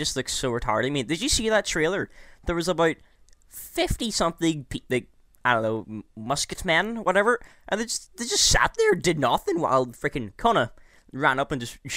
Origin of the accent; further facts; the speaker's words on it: Northern Ireland, United Kingdom; I come from Northern Ireland as well. I'm in the same town as Michael.